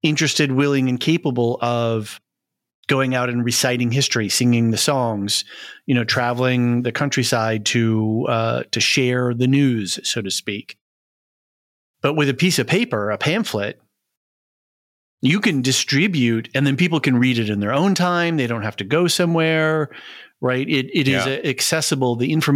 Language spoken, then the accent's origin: English; United States; Hi, I'm an American.